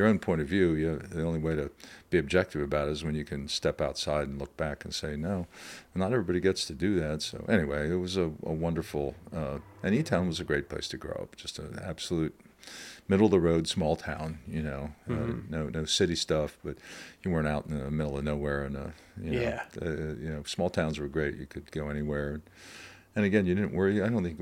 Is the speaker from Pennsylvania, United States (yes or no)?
yes; Elizabethtown, Pennsylvania, United States; I grew up in Elizabethtown, Pennsylvania, not far from where we're sitting.